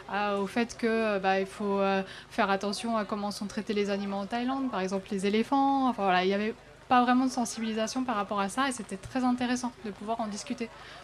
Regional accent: Lion-en-Sullias, Centre-Val de Loire, France; je suis rentrée dans mon village à Lyon-Sullias, donc juste après Sully-sur-Loire, à vélo.

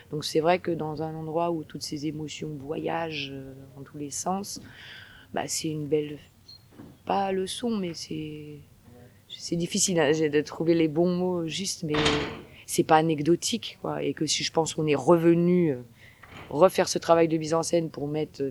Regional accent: Paris, Île-de-France, France; Et puis à Montmartre, puisque je viens de Montmartre, enfin du 18e arrondissement

